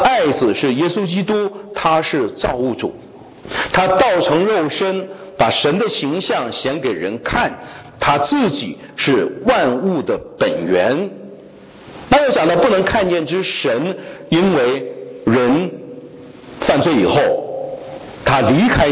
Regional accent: China; 我们中国人，我们很多的背景都在我们原来预设的里面，可能会成为我们的拦阻。

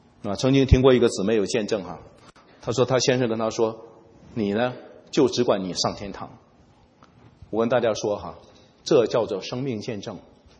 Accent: China; 啊，感恩这个词我们中国人很熟哈，中国人叫做什么呢？叫做滴水之恩涌泉相报，是不是？

